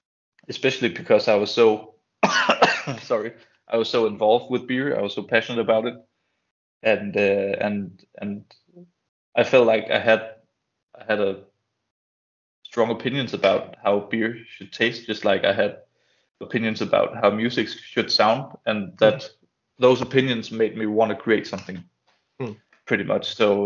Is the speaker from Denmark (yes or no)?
yes; Aalborg, North Denmark Region, Denmark; English is a second language; I worked as a volunteer in a small beer shop in Denmark, or in Aalborg, my hometown.